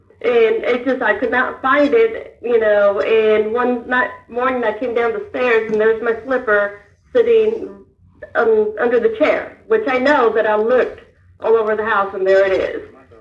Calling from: Cleveland, Georgia, United States; from Cleveland, Georgia again.

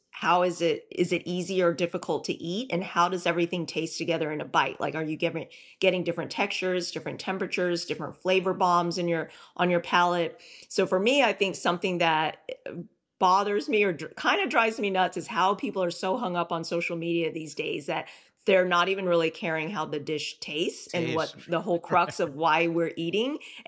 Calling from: Houston, Texas, United States

